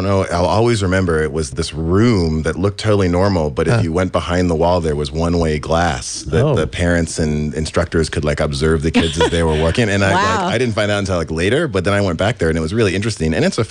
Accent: Live Oak, California, United States; oh, he was definitely born here. And then spent my childhood growing up in the Live Oak area. So this place, especially this area, is really close to home.

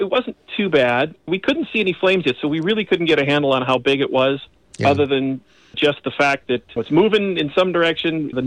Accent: Chicago, Illinois, United States; I'm originally from Chicago, and we're used to lightning like that, but never have I seen lightning like that out here.

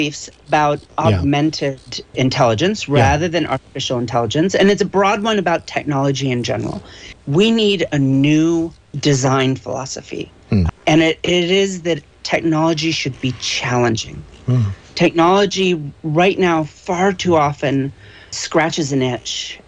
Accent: Monterey, California, United States; I grew up down in Monterey, so I feel like I'm I'm dialing into home.

